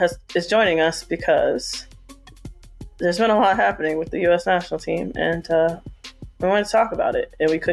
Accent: Virginia, United States; now in Los Angeles, United States; VA all day, two up, two down. Chilling in Los Angeles

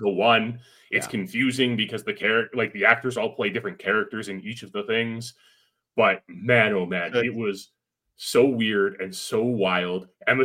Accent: Canada; we're from Canada, we don't have AMC theaters here.

